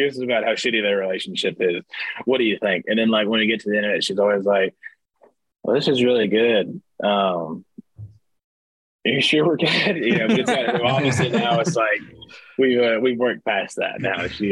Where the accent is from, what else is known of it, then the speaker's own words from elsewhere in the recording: Bradford, Texas, United States; also born or lived in Palestine; So Bradford's my actual, like where I grew up, but Palestine is where I was born. So there's not a hospital in Bradford, but there's a small hospital in Palestine.